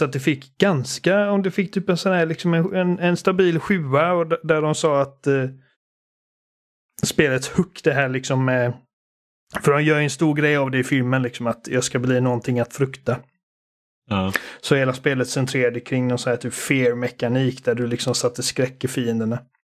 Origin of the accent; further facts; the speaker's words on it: Mölnlycke, Västra Götaland County, Sweden; det fanns liksom ingenstans i Mölnlycke där jag växte upp där de fanns